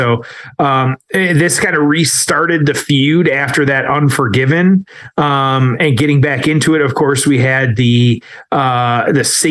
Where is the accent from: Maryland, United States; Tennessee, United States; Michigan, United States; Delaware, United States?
Michigan, United States; Detroit; in my hometown of Detroit